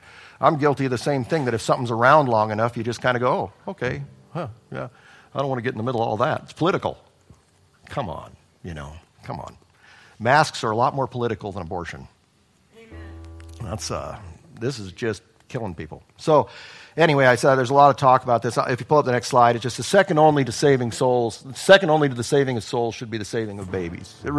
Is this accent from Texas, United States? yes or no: no; Alaska, United States; Again, I'm a big gun guy. I come from Alaska.